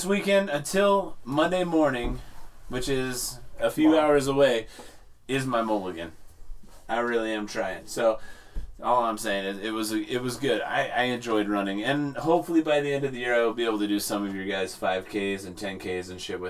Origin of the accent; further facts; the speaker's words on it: Ireland; What do you think I can do? Handle my liquor? Mm-hmm. I'm Irish.